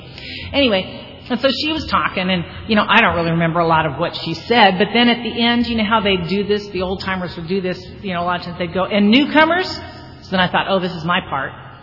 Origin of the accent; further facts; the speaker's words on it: Venice, United States; I mean, I'm from Venice. I know there aren't any magic wands.